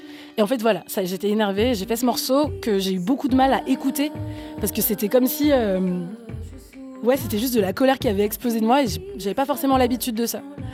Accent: Cameroon; accent: French; Quand je suis ici, on se doute pas forcément que j'ai pas grandi ici. Mais voilà, dans mon cas, c'est vrai que c'est mon pays. Là, maintenant, quand je rentre au Cameroun, je dis que je rentre chez moi.

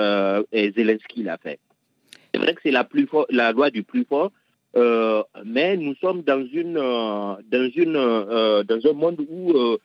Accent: Niger; now in London, United Kingdom; je suis à Londres, mais je suis nigérien, du Niger qui vit à Londres. Je suis très, très fier aujourd'hui d'être nigérien

